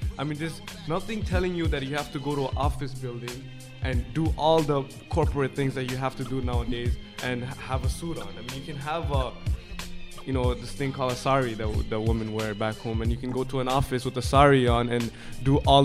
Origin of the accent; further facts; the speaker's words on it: Bangladesh; I'm from Bangladesh, and, you know, you can take me out of Bangladesh, but you can't take Bangladesh out of me.